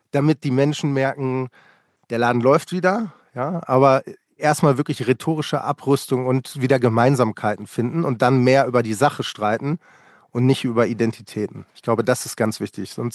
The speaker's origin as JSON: {"language": "German", "region": "North Rhine-Westphalia", "country": "Germany", "tie": "born or raised there", "said": "also ich bin aufgewachsen in der Nähe vom Ruhrgebiet, deswegen kommt jetzt so ein schräger Vergleich."}